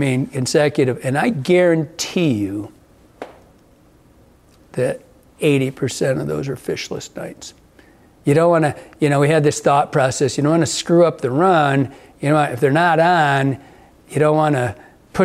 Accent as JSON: {"language": "English", "region": "Michigan", "country": "United States", "tie": "born or raised there", "said": "what I grew up in Michigan, and I mean, you don't get to just go kill something every time you go hunting"}